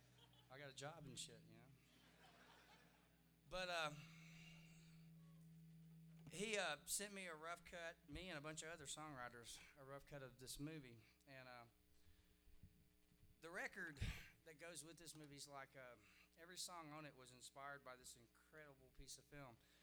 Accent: Texas, United States; now in Tennessee, United States; I'm from Texas, which I used to be very, very proud of, but these days I'm sort of ashamed

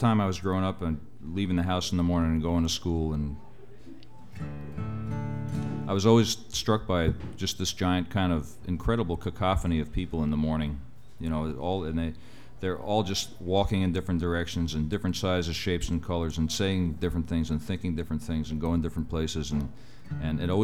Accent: Bronx, New York, United States; I grew up in the Bronx, New York. I grew up on a really crowded street

